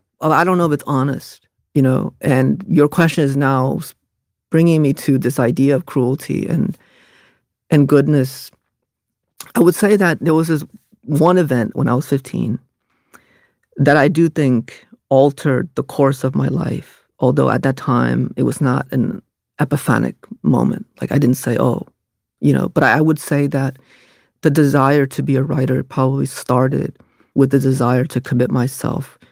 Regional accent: Connecticut, United States; And what I saw working in the fast food, growing up in Hartford County, was that people are kind even when they know it won't matter.

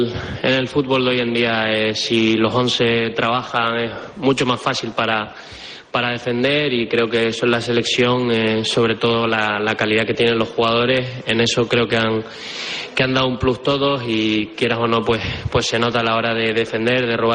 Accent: Canary Islands, Spain; La verdad que es un estadio que me gusta, porque es el de mi casa, el de mi tierra

